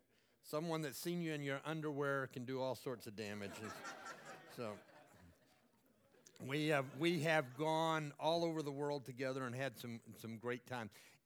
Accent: Wichita Falls, Texas, United States; he arrived in the 1920s in my hometown of Wichita Falls, Texas

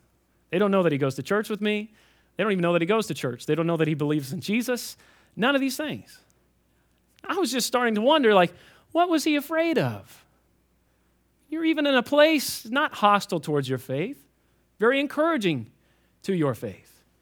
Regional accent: Kentucky, United States; I'm from Kentucky, and I know that we don't know any other languages.

